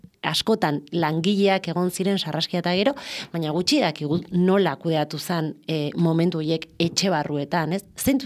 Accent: Vitoria-Gasteiz, Basque Country, Spain; ni nire kasu Gasteiztarra naiz, ez?

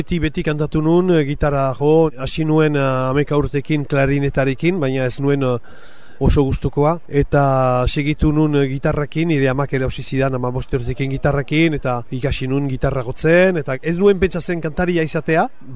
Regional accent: Nouvelle-Aquitaine, France; Basque is a second language; eta landetatik nator, han jaio nintzen, duela urte batzu, desente, irueita sei urte. Euskara ikasi dut oitama bost urte nituenean, eta orai bizi naiz euskeraz

